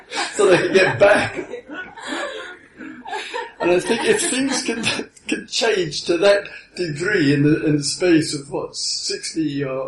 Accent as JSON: {"language": "English", "region": "England", "country": "United Kingdom", "said": "I mean, I think it's a silly idea, I am English. What does that mean?"}